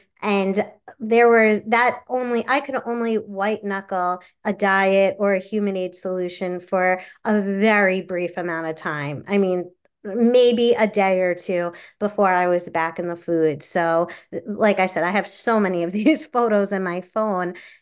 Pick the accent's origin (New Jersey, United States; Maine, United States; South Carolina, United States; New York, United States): New York, United States; from New York.